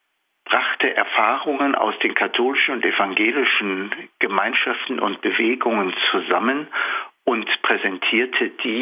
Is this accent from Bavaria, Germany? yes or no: no; North Rhine-Westphalia, Germany; in meiner Heimatgemeinde im Ruhrgebiet.